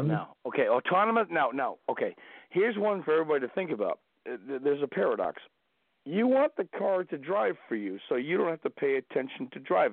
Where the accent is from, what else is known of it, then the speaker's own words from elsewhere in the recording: New Jersey, United States; I'm from Jersey. We got real pizza in the Northeast, whatever.